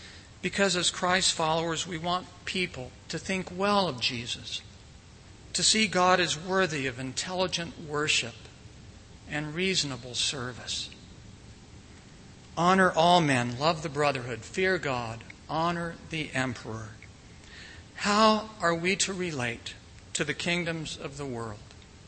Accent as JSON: {"language": "English", "region": "North Carolina", "country": "United States", "tie": "born or raised there", "said": "former North Carolina Senator John Edwards, that's from my home state, as you know"}